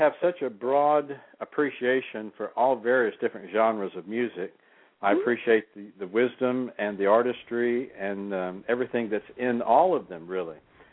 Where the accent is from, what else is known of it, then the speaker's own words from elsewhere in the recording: Louisiana, United States; And so I grew up in Louisiana. I remember playing in clubs back in Louisiana